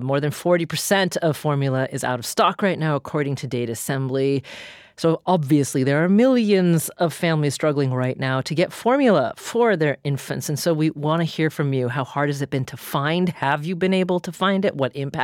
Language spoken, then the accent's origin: English; Corvallis, Oregon, United States; Happened to be my hometown of Corvallis, Oregon.